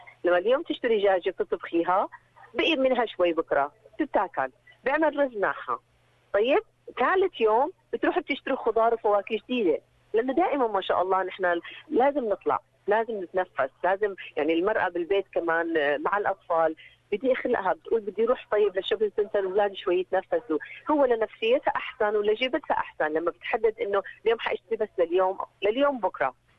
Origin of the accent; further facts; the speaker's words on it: Damascus, Damascus Governorate, Syria; now in Australia; كتير أنا كنت من الشام نروح على السوق نشتري كل شيء كيليات كبيرة